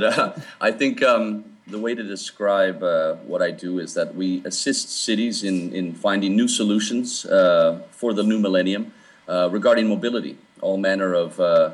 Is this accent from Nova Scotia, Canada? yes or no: no; Calgary, Alberta, Canada; also born or lived in Fort McMurray; I was born in Fort McMurray and then grew up in Calgary. So from tar sands baby to the Danish bicycle ambassador, go figure.